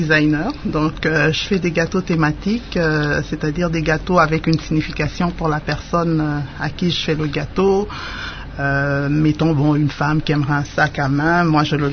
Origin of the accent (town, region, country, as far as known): DR Congo